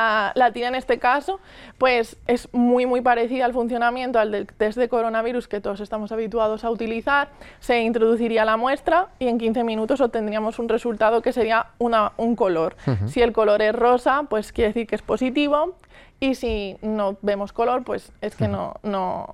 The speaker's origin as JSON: {"language": "Spanish", "town": "Seville", "region": "Andalusia", "country": "Spain", "lives_now": "Valencia, Spain", "said": "yo soy de Sevilla y me desplacé a Valencia"}